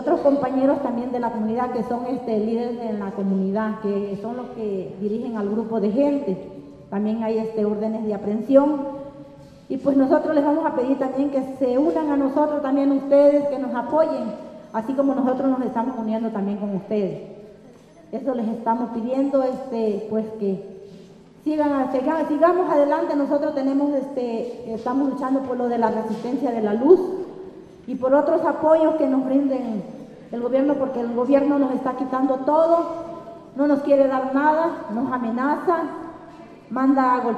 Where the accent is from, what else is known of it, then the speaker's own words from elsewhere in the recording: Tonalá, Chiapas, Mexico; Nosotros venimos del municipio de Tonalá y de Piriquiapan.